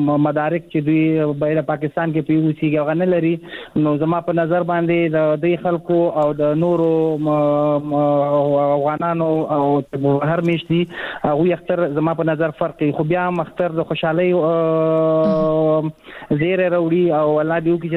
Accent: Afghanistan; now in Pakistan; تاسو پوهیږئ مونږ په افغانستان، په پاکستان کې کډوال یو، مهاجر یو

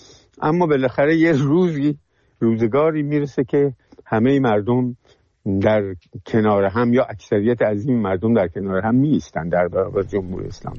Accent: Iran; ما ایرانی هستیم

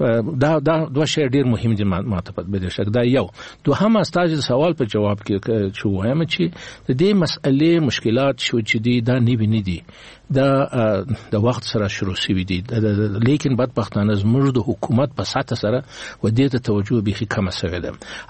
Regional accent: Kandahar, Afghanistan; زه د کندهار یم

